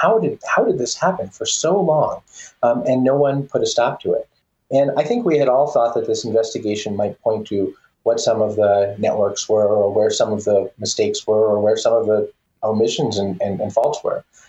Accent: New Jersey, United States; I grew up in New Jersey. McCarrick was my bishop.

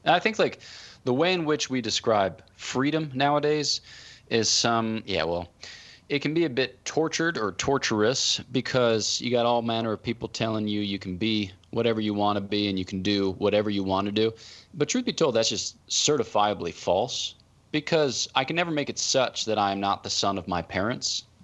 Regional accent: Abington, Pennsylvania, United States; born there; I was born in Abington, Pennsylvania on June 6th, 1988.

